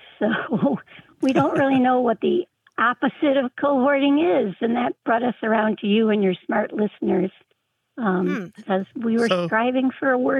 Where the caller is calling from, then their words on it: Traverse City, Michigan, United States; Hi, Martha. Hi, Grant. … I'm calling from Traverse City, Michigan.